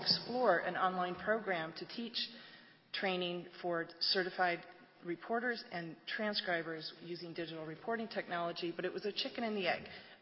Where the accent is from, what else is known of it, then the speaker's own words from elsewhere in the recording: Wisconsin, United States; Interestingly enough, I grew up in Wisconsin